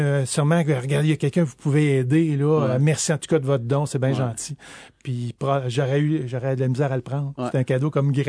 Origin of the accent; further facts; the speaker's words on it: Quebec, Canada; comme on dit chez nous, au Québec